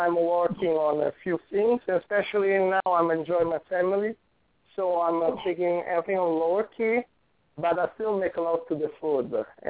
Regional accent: Rome, Lazio, Italy; English is a second language; I say, I came from Rome. From Roman cuisine, why do you want me to do French?

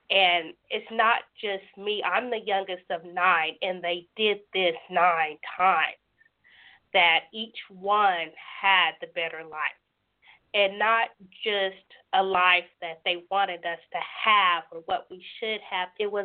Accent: Dover, Oklahoma, United States; I'm going to have it in my hometown of Dover, Oklahoma.

